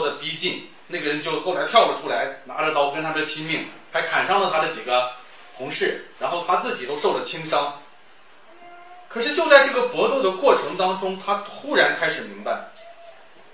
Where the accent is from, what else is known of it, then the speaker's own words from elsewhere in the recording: Northeast China, China; accent: Northeastern Mandarin; 用咱们东北话说，是吧？